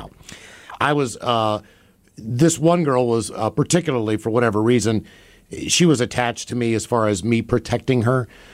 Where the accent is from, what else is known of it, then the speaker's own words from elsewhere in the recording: West Virginia, United States; But 4 or 5 houses down from where I grew up in West Virginia was a small little neighborhood